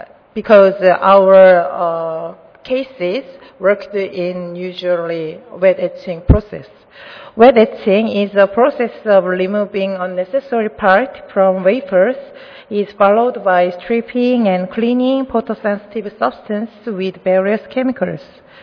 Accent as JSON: {"language": "English", "country": "South Korea", "second_language": "English", "said": "from Korea."}